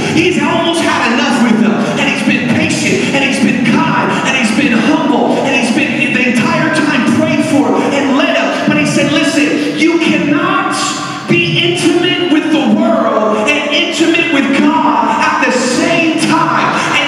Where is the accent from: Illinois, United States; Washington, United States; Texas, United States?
Texas, United States; We love country in my house. We're from Texas.